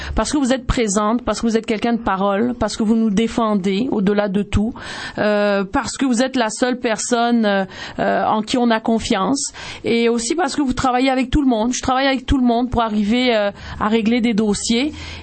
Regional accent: Quebec, Canada; On est des Québécois à part entière et on défend le Québec.

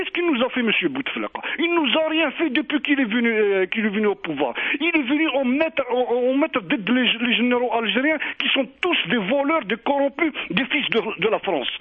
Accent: Algeria; On a honte d'être Algérien, de cette Algérie. On est fiers de l'Algérie

